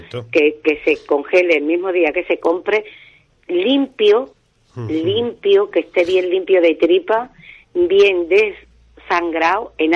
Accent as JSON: {"language": "Spanish", "town": "Los Palacios y Villafranca", "region": "Andalusia", "country": "Spain", "said": "yo soy de los Palacios y Villafranca, donde hay una buena producción de tomates"}